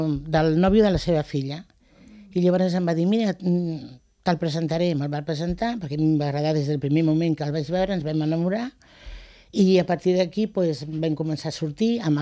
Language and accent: Catalan; Granollers, Catalonia, Spain; moved away; Pues vaig viure a Granollers fa 3 anys. O sigui, que vaig decidir ja vendre el pis de Granollers i que vaig marxar de Granollers deu fer 3 o 4 anys.